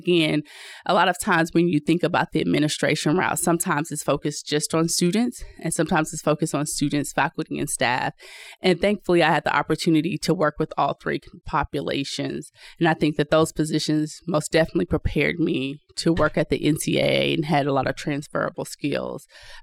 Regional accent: the South, United States; My pronouns are she and her. I'm a Southerner living this Midwest life.

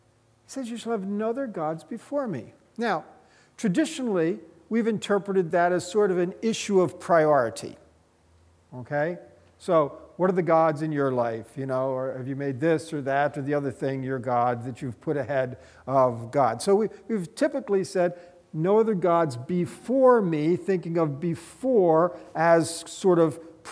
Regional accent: United States; I'm from America.

